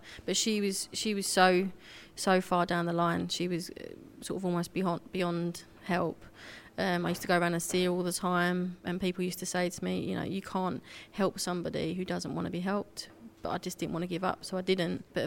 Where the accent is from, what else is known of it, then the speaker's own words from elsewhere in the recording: Stanford-le-Hope, East of England, United Kingdom; born there; I was born in Essex, Stamford Lee Hope.